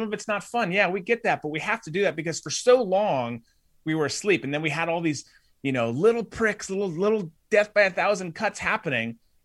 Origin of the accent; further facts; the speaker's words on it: Minnesota, United States; I grew up in Minnesota. I love the state.